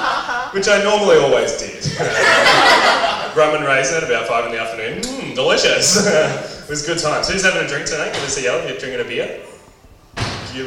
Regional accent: Australia; part of being Australian is like, yeah, I just lie to the place that pays me. Australia.

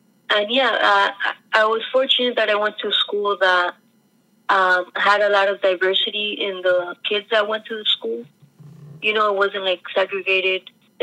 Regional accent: Miami, Florida, United States; I find it strange now that when I tell somebody I was born and raised in Miami, they're like, oh, wow.

